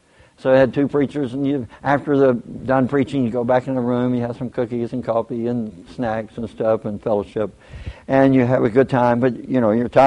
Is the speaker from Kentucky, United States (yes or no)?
yes; Kentucky, United States; I've been out a year or two, and I grew up in Kentucky. I went to Oklahoma after college